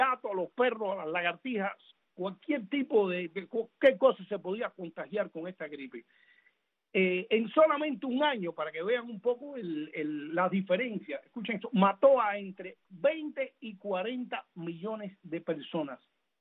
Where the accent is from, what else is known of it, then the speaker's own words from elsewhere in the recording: Cuba; now in United States; los cubanos tenemos que estar muy pendientes de lo que está pasando y de lo que va a pasar con las elecciones aquí en los Estados Unidos